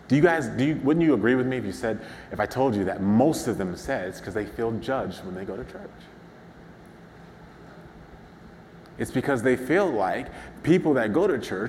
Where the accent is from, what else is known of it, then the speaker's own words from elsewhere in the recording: Baltimore, Maryland, United States; See, I'm from Baltimore City. So before I went to Orlando and then Judson and these safe little suburban communities, I grew up in a community where every single day I had to protect myself.